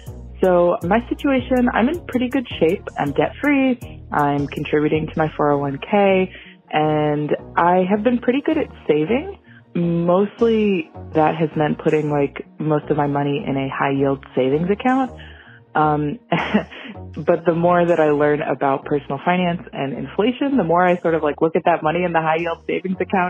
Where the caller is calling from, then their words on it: Philadelphia, Pennsylvania, United States; I'm 28, and I'm from Philadelphia.